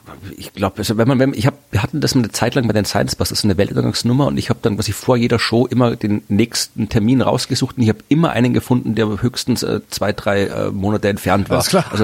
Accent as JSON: {"language": "German", "country": "Austria", "said": "Also das machen wir Österreicher ja gerne"}